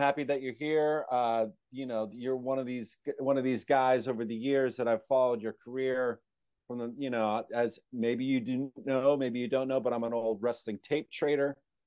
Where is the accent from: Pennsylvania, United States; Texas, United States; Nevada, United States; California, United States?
California, United States; I grew up in California.